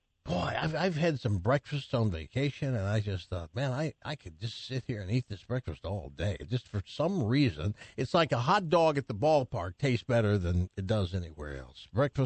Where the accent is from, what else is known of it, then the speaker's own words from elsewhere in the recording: the South, United States; at least where I grew up in the South, handing down a gun, father to son or grandfather's gun, is kind of a big deal.